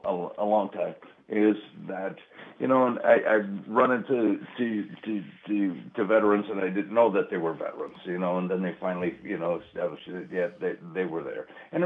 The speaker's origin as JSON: {"language": "English", "town": "Appleton", "region": "Wisconsin", "country": "United States", "tie": "born or raised there", "lives_now": "Pittsburgh, United States", "said": "You know, I mean, growing up in Appleton, in the paper mills and the Fox River and so on, I said, I came here, you know, it was not paper mills, but it was steel mills."}